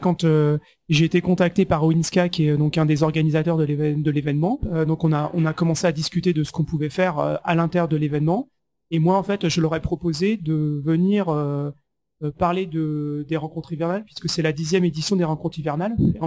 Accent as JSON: {"language": "French", "country": "France"}